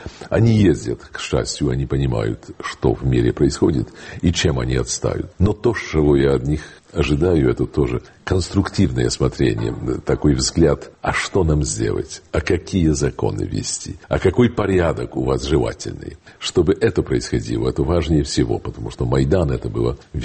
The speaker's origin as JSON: {"language": "Russian", "country": "Poland", "second_language": "Russian", "said": "мы поляки, не можем считать себя чистыми и невиноватыми."}